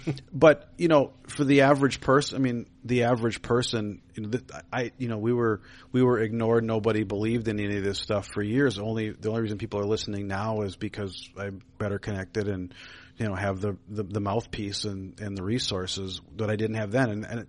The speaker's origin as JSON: {"language": "English", "town": "Golden Valley", "region": "Minnesota", "country": "United States", "tie": "born or raised there", "said": "So I grew up in Golden Valley."}